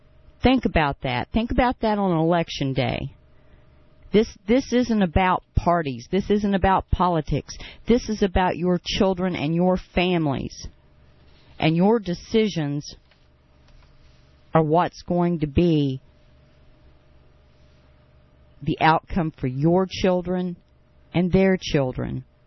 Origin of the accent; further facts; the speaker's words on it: West Virginia, United States; I was brought up here in West Virginia, born and raised.